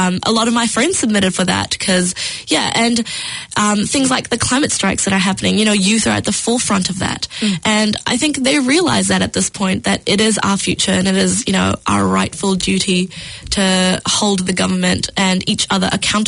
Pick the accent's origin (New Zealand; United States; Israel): New Zealand; growing up in New Zealand, I have sort of grown up with nature around me, hikes on the weekend and swims at the beach and just, being in outdoors all the time.